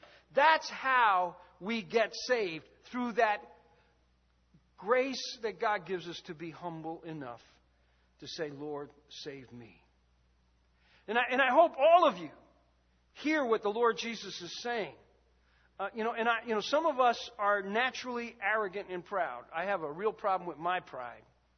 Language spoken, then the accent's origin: English; Newark, New Jersey, United States; She's from Newark, and I'm from Newark.